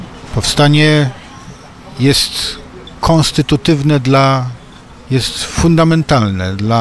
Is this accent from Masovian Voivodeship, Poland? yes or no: yes; Warsaw, Masovian Voivodeship, Poland; Warszawiacy, my warszawiacy spotykamy się tutaj rokrocznie